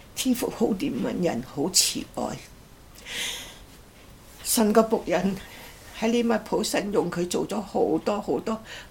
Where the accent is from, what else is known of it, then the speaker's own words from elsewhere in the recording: Hong Kong; now in United Kingdom; 我自從在香港來到英國，我一天都未鬆弛過